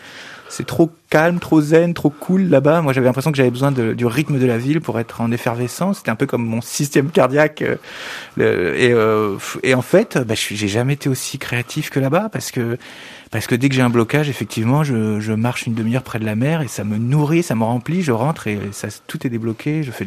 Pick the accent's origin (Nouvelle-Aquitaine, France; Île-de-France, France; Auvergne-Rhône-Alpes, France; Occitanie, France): Île-de-France, France; Paris; now in Brittany, France; Après, c'est vrai que je me suis installé en Bretagne avec. C'est étrange, moi, je suis un vrai Parisien. Je suis né à Paris, j'ai grandi à Paris. Bon, j'ai des origines bretonnes.